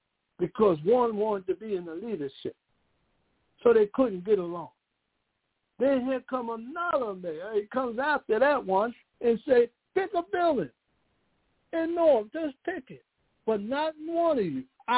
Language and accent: English; New Jersey, United States; Well, I'm just using us because I'm from Jersey.